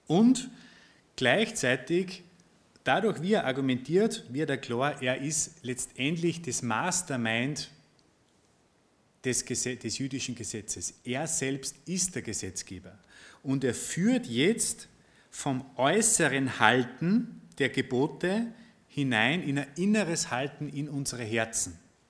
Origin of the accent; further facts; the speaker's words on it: Austria; wenn ich als Österreicher zu euch sage